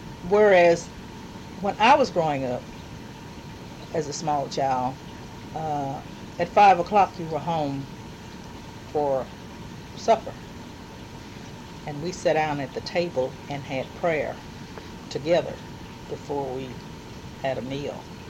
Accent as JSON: {"language": "English", "town": "Lufkin", "region": "Texas", "country": "United States", "tie": "born there", "said": "I was born here in Lufkin, right here on Laurel Avenue, right where Rudd Cleaners has his business."}